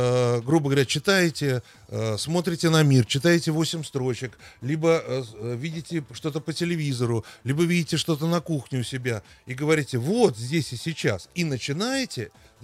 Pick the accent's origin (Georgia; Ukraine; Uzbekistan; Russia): Uzbekistan